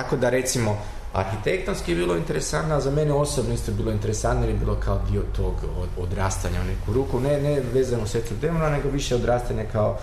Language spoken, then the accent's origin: Serbian; Zagreb, City of Zagreb, Croatia; moved away as an adult; also born or lived in Makarska / United States; now in Basel, Switzerland; znači ja sam rođen u Makarskoj, inače. U Zagrebu sam odrastao, išao u školu, završio srednju školu i posle srednje škole sam otišao na studije arhitekture u Americi